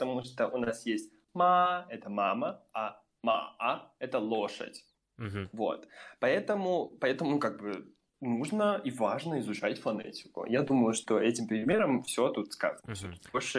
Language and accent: Russian; Primorsky Krai, Russia; Ну, блин, у нас там Китай просто час на машине, и все, вот тебе Китай. Я все детство ездил в Суйфунхэ